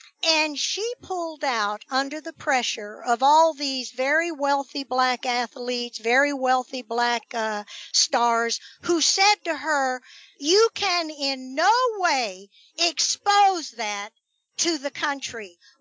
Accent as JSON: {"language": "English", "region": "the South", "country": "United States", "tie": "born or raised there", "said": "Let me tell you, I was raised in the South. I never saw things like this."}